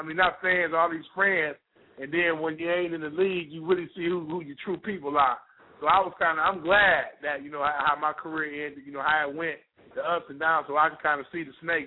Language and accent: English; Flint, Michigan, United States; I'm from Flint, Michigan. Grew up in Flint.